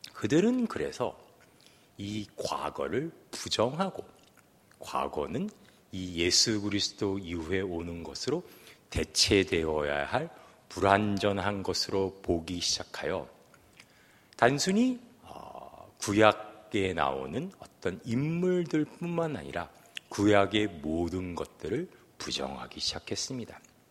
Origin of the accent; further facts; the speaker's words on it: South Korea; 여러분과 저는 한국인이고 우리는 한국교회의 신자입니다.